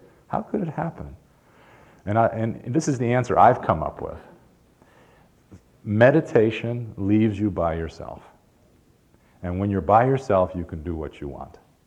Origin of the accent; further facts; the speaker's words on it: Chicago, Illinois, United States; I grew up in Chicago, and yes, you can see that I walk like a Chicagoan.